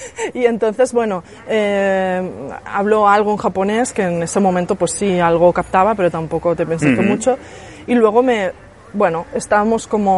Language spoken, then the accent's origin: Spanish; Catalonia, Spain; Soy muy catalana.